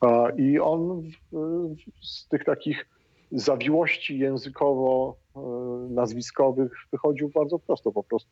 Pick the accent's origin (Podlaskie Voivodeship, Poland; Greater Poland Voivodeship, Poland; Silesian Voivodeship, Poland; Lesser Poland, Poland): Lesser Poland, Poland; Tarnów; also born or lived in Lublin; Urodziłem się w Lublinie, ale tam rodzice mieszkali tylko przez pierwsze 3 lata mojego życia. Później przeprowadziliśmy się do Tarnowa i Tarnów to jest moje rodzinne miasto, z nim czuję się emocjonalnie związany